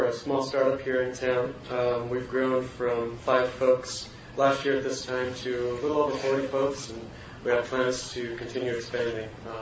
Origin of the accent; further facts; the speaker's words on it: Raton, New Mexico, United States; I actually was born and raised in Raton, New Mexico, the northeastern part of the state. I'm a New Mexico native.